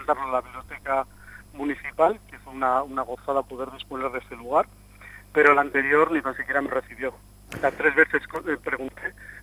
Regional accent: Barakaldo, Basque Country, Spain; era una laguna a cubrir en la historiografía de mi pueblo, ¿no? En Baracaldo faltaba ese trocito de historia que me llamaba la atención.

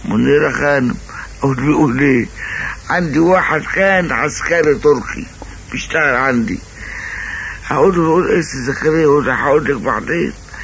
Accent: Egypt; طبعا ما انا مصري يعني بتغني عربي

